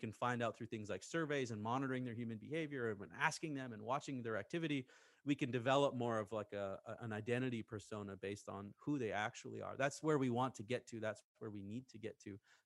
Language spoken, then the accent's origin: English; Canada; I'm a 35-year-old male in Texas. You don't know that I'm an adoptive father. You don't know that I've worked in international development. You don't know that I'm actually Canadian.